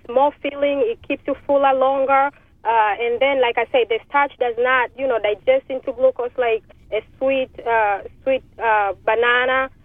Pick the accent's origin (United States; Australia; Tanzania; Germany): Tanzania; moved away; Originally, I'm from Africa, where the Kilimanjaro Mountain is, the country of Tanzania.